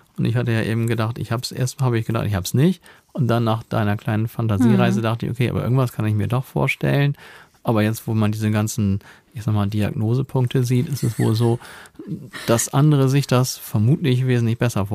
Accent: Bremen, Germany; als Bremer

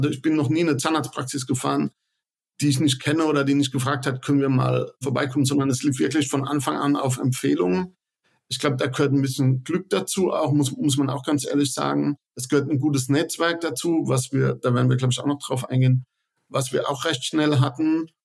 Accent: Mannheim, Baden-Württemberg, Germany; Also ich komme aus Mannheim schon immer, kenne viele Leute hier.

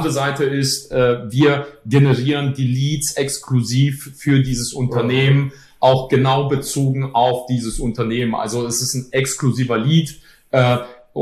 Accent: Poland; born there

